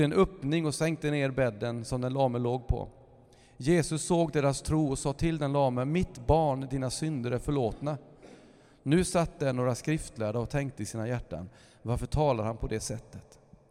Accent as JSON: {"language": "Swedish", "town": "Lysekil", "region": "Västra Götaland County", "country": "Sweden", "tie": "born or raised there", "said": "Sionförsamlingen i Lysekil där jag är uppvuxen."}